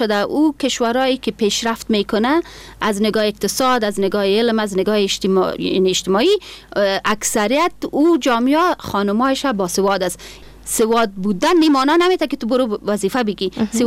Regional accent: Afghanistan; کل ما افغان هستیم

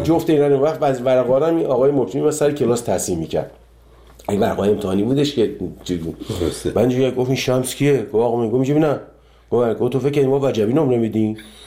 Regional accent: Iran; moved away; 30 سال 30 خورده سال که از ایران من اومدم بیرون

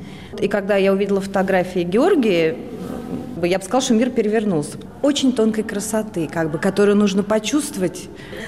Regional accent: Moscow, Russia; как бы я из Москвы сама. По образованию я биолог, но вот сейчас живу между Питером и Геной, где учится ребенок.

